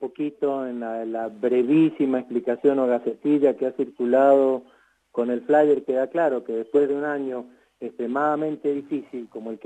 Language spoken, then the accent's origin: Spanish; Mendoza, Argentina; como pueblo mendocino no estamos en condiciones de pagar todos estos aumentos